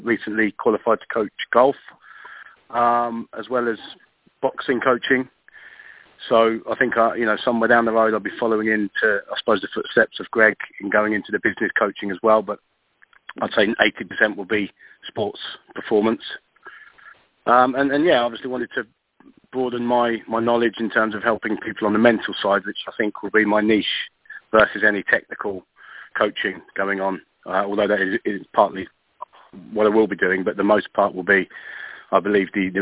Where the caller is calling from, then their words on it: London, United Kingdom; calling in from London.